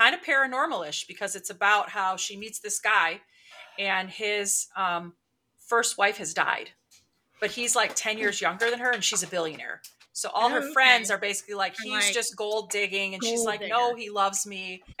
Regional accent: Michigan, United States; And I mean, because I'm from Michigan, like these are the trees that are there and these are the animals

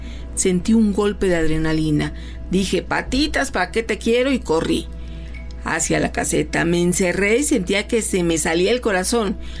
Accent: Oaxaca, Mexico; soy del estado de Oaxaca.

